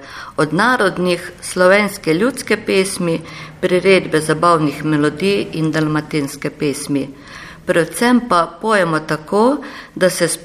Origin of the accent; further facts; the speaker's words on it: Kanomlja, Gorizia, Slovenia; Po ena iz Idrije, Spodne Idrije in Cerkneha. Ostale smo iz Kanomlje.